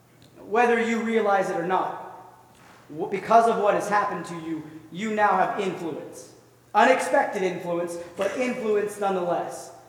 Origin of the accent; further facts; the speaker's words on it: Pittsburgh, Pennsylvania, United States; Now, we're from Pittsburgh, so we know what rivalry is all about.